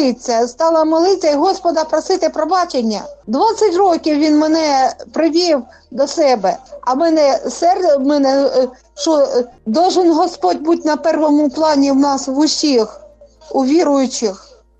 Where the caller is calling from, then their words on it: Kharkiv Oblast, Ukraine; Із Харківщини.